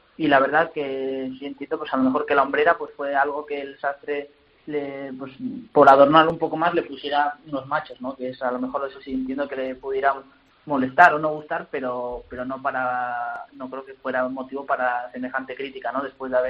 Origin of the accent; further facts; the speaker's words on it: Pamplona, Navarre, Spain; poder torear en Pamplona, aquí en mi tierra